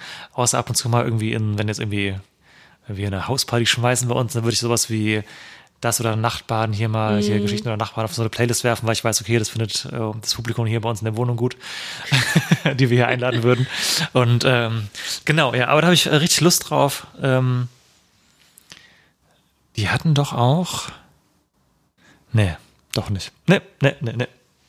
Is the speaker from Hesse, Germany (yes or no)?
yes; Marburg, Hesse, Germany; Campus Festival damals war auch in Marburg, meine Heimatstadt damals